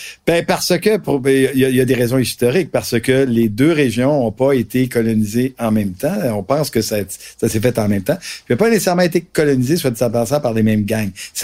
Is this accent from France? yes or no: no; Quebec, Canada; Moi, je viens de la Gaspésie.